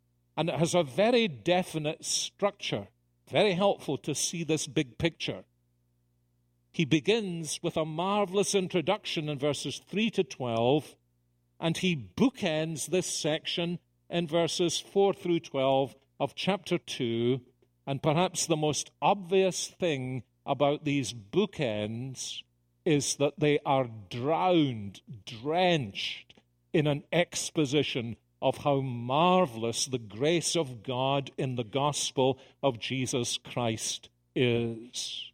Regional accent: Scotland, United Kingdom; So I, as a Scotsman, refreshed by a return to Scotland, feeling at home in Scotland

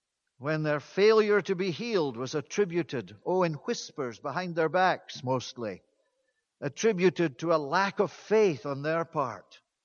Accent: Edinburgh, Scotland, United Kingdom; I knew of a Pentecostal pastor in Scotland in my hometown of Edinburgh

